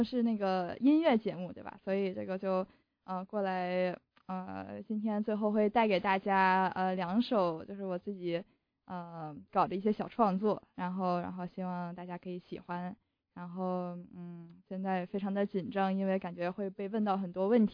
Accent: Beijing, China; 首先我是在那个国内长大的，我是就北京出生

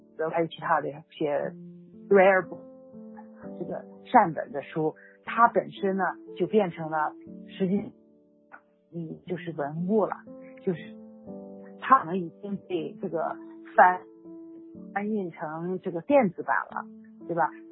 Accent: China; 在我在中国长大的时候

